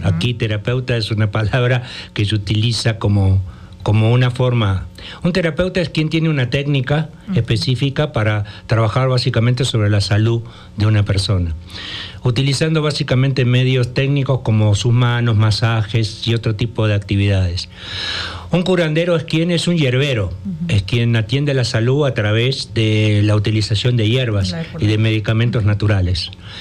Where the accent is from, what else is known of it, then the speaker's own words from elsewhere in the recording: Argentina; yo vengo de Argentina, ¿no?